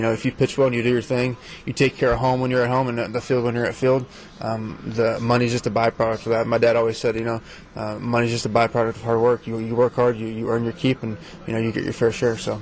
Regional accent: Texas, United States; born or raised there

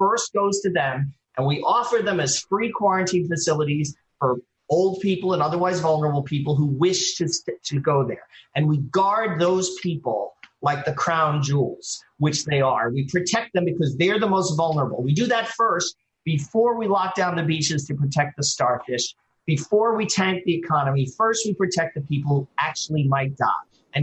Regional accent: New York, United States; because I'm a New Yorker like you, Eric.

